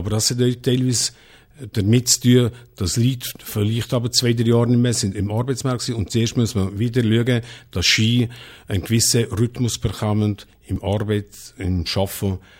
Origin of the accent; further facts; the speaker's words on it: Geimen, Valais, Switzerland; das stimmt auch für mich. Ich bin richtiger Oderscher und bin stolz, ein Oderscher zu sein. Ich bin im Oderscher Berg mehrheitlich aufgewachsen, das heisst in Geimen.